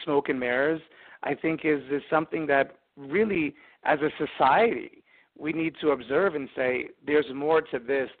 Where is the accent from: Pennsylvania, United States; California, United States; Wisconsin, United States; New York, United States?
New York, United States; now in Boulder, United States; And being that I grew up in New York and especially into a family that was high society